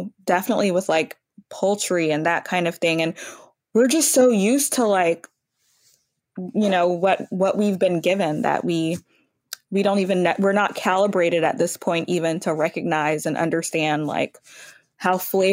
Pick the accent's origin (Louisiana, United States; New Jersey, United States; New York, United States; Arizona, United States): Louisiana, United States; like I grew up in Louisiana and I thought it was normal to like eat strawberries and blueberries that tasted like something.